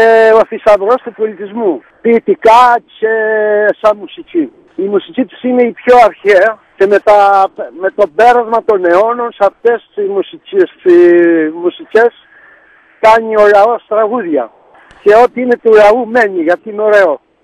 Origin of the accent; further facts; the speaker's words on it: Anogia, Crete, Greece; born there; Στα Νόγια